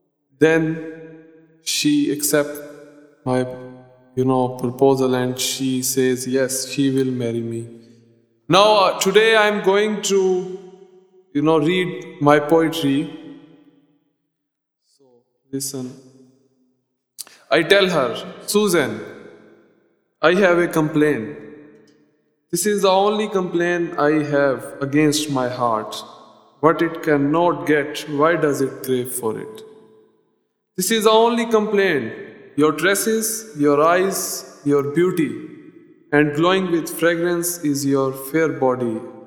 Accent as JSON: {"language": "English", "town": "Faisalabad", "region": "Punjab", "country": "Pakistan", "second_language": "English", "moved": "yes", "lives_now": "United Kingdom", "said": "I am from Faisalabad, Pakistan. And I come here in the United Kingdom since 19 January 2010."}